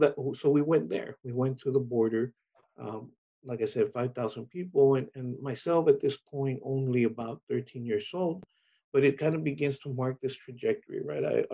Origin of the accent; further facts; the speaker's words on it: San Ysidro, California, United States; when I was growing up in San Isidro, I often point to a massacre that happened just down the street from my house